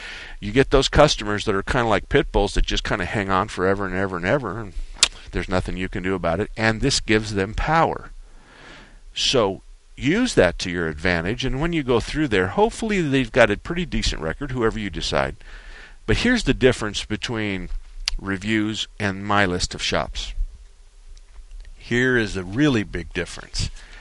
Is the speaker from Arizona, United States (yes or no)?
yes; Arizona, United States; And I've been around here all my life. I was born and raised in Arizona, so I'm going to be here for a while.